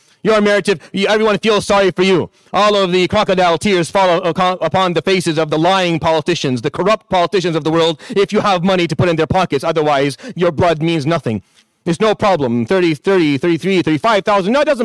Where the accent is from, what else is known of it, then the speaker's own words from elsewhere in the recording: Toronto, Ontario, Canada; born there; also born or lived in Syria; I was born in Richmond Hill. I was born in Toronto. I lived in Syria by choice. I studied there by choice. I stayed in the university there by choice. I got married and stayed there by choice.